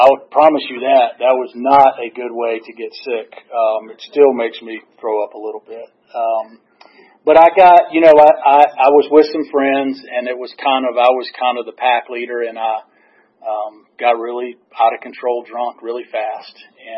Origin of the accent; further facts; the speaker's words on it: East Cobb, Georgia, United States; also born or lived in Atlanta / Athens; I am a product of Atlanta, Georgia. I was born at Crawford Long Hospital. I grew up in East Cobb. My father was at Lockheed. I was here until I was about 6 or 7 years old